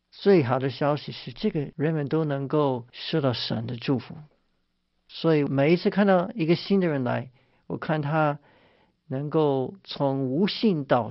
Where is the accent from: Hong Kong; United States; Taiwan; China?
United States; Chinese is a second language; 你看我是老美，他们是老中，能够有这种分享是很了不起